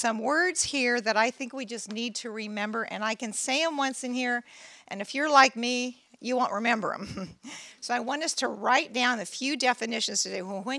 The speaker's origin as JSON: {"language": "English", "town": "Merced", "region": "California", "country": "United States", "tie": "born or raised there", "said": "I went up to visit my 95-year-old stepmother in Merced, my hometown."}